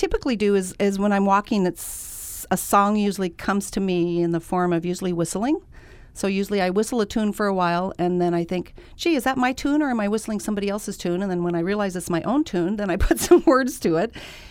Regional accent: Big Piney, Wyoming, United States; So my first musical experience was I grew up in Big Piney, Wyoming, and we happened to have an incredible stage band musician that took a job in Big Piney, Wyoming

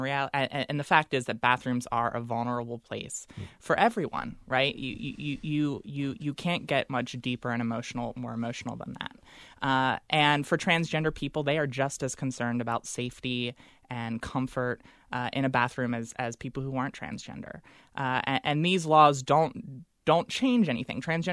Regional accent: Delaware, United States; I had always dreamed that I'd go back to my home state of Delaware to work in politics or in government.

